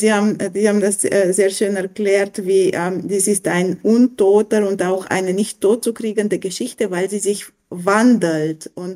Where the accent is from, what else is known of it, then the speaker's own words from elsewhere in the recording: Romania; Also ich komme vor allem aus Rumänien, das ist zu erwähnen in diesem Gespräch.